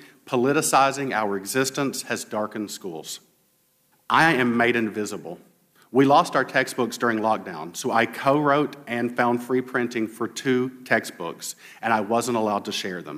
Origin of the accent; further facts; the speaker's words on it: Mount Sterling, Kentucky, United States; I am from Mount Sterling, Kentucky, and met the President of the United States.